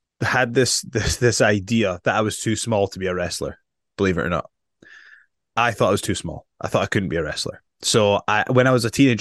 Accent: Edinburgh, Scotland, United Kingdom; So I'm from Edinburgh, Scotland.

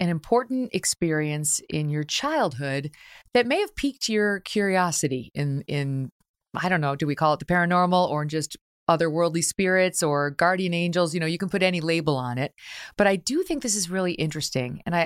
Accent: Syracuse, New York, United States; also born or lived in Albany; So you are a kid from upstate New York, just like yours truly. I grew up in Syracuse and Albany

